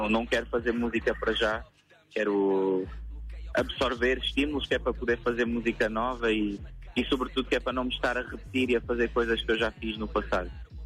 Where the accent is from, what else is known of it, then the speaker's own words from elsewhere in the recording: Saint-Maur-des-Fossés, Île-de-France, France; esse sítio onde eu cresci, sobretudo Saint-Maur e La Varenne